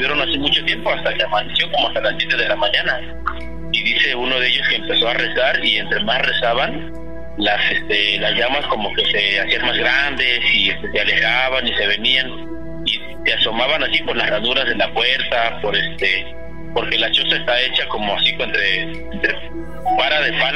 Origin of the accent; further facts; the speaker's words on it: Guerrero, Mexico; now in Mexico City, Mexico; yo soy del estado de Guerrero, pero radico aquí en la Ciudad de México.